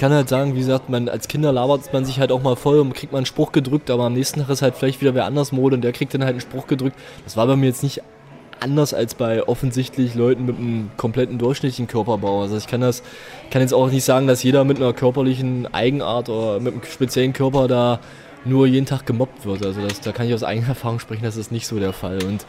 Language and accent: German; Haldensleben, Saxony-Anhalt, Germany; Die hat damals in einer Aral-Tankstelle bei uns in Sachsen-Anhalt, in der Stadt, wo ich zur Schule ging, Haldensleben, einen Flyer gefunden.